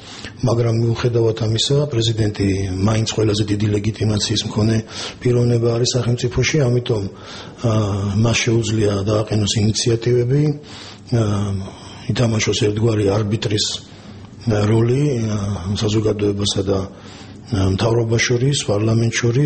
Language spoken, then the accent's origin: Georgian; Tbilisi, Georgia; თბილისში დავიბადე ტრადიციულ ქართულ ოჯახში, საბურთალოზე.